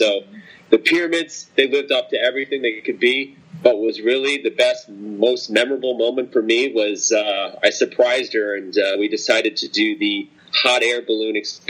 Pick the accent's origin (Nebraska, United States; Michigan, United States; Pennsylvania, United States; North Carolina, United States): Pennsylvania, United States; Yeah, we're from Central PA, so you can say that around our family.